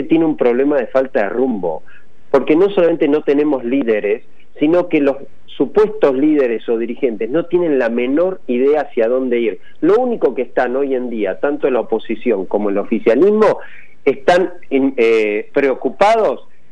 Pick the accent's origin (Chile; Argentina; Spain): Argentina; yo creo que también la Argentina, como argentinos, tenemos que...